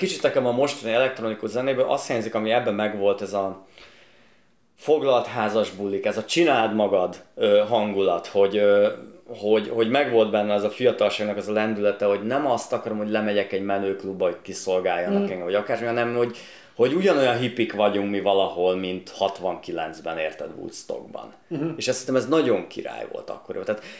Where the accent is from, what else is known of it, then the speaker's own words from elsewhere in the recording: Alsónémedi, Pest, Hungary; born there; alsó Némedén születtem, az egy 5000 fős falu, volt Némedi parádé